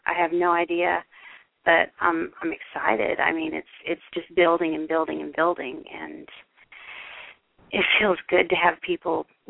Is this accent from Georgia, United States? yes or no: yes; Columbus, Georgia, United States; I'm from Columbus, Georgia.